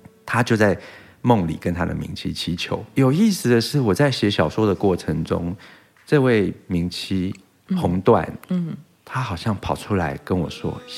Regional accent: Taipei, Taiwan; 我是台北人，

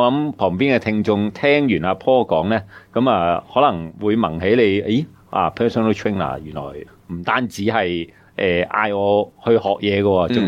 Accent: Hong Kong; 我成日觉得我哋香港人就成日都觉得，一个月都应该见到啩

